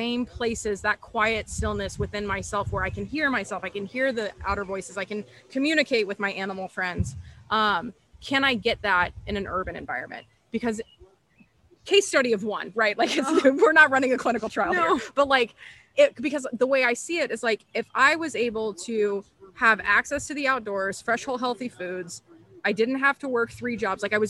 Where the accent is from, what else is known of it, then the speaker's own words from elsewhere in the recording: California, United States; I'm not used to because I'm from California where we don't do humidity.